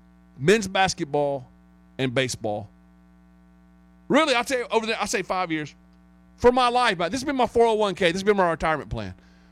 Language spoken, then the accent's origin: English; Columbia, South Carolina, United States; You know, I grew up in Columbia where you know, and we do, we act like we don't hate each other.